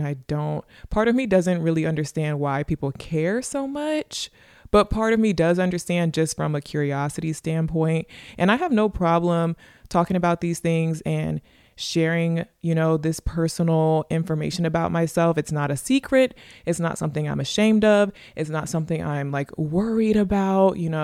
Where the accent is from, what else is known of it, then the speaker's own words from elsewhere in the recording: Texas, United States; The fact that I'm a Texan, the fact that I am a Black American.